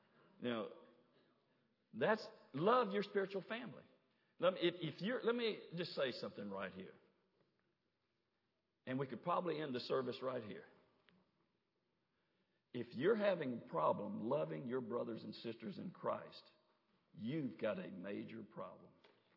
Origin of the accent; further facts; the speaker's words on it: Oakland, Tennessee, United States; when I was growing up as a kid, growing up in Oakland, Tennessee with my brother and my two sisters.